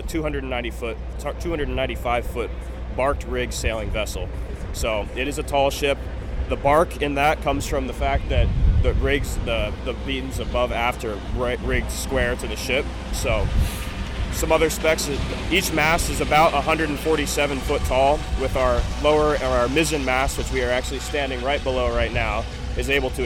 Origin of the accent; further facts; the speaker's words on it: California, United States; So I started out, I'm originally from California, so it's great to be back.